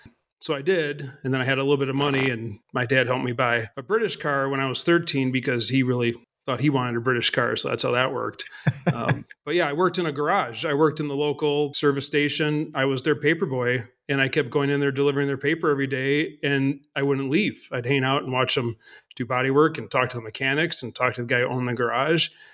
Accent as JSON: {"language": "English", "town": "Milwaukee", "region": "Wisconsin", "country": "United States", "tie": "born or raised there", "said": "I grew up in Milwaukee, Wisconsin."}